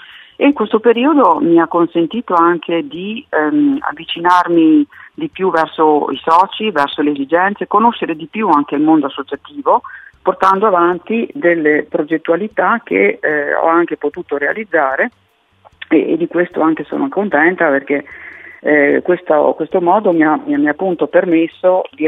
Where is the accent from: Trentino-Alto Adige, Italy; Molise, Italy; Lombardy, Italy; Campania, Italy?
Trentino-Alto Adige, Italy; Trento; vengo da Trento, sono medico cardiologa e lavoro presso la struttura ospedaliera di Trento